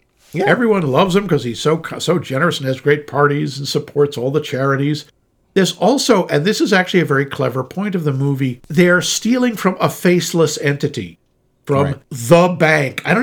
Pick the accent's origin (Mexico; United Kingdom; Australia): Mexico; And again, I'm not English. I'm Mexican, you gringo.